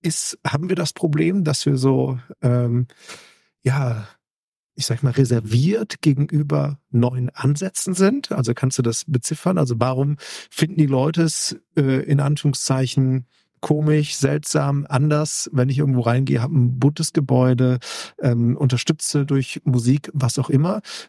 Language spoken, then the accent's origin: German; Aachen, North Rhine-Westphalia, Germany; ich komme ja aus Aachen